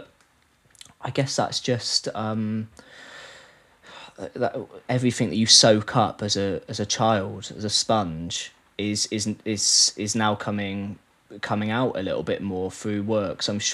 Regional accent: Blackford, South West England, United Kingdom; also born or lived in Weston-super-Mare; I grew up in Weston-super-Mare only for about 7 years, and my parents moved me and my sister out to a place called Blackford in Somerset, right on the cusp of almost a brow of the Somerset levels, really.

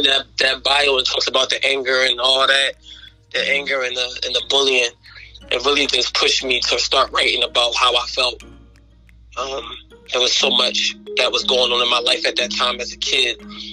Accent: Sicklerville, New Jersey, United States; also born or lived in Philadelphia; Well, I come from North Philadelphia, a small portion of it called Nicetown. However, I was raised, I was there about to the age of 8 through 10, and then I was raised in South Jersey, a small town called Sicklerville, New Jersey.

